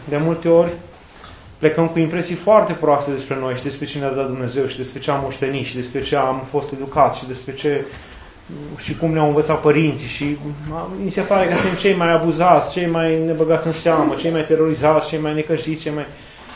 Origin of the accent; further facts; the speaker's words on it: Hunedoara County, Romania; ne-am născut acolo, că eu sunt în cea mai săracă zona țării, eu sunt din Valea Jiului